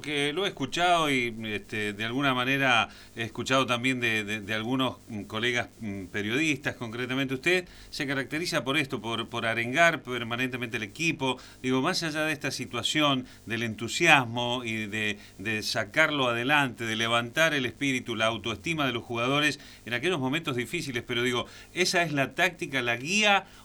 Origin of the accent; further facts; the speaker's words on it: San Rafael, Mendoza, Argentina; born there; Sí, nacido acá, sí.